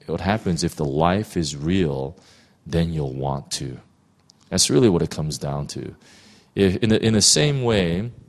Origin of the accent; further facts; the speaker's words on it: Los Angeles, California, United States; And I was from West LA.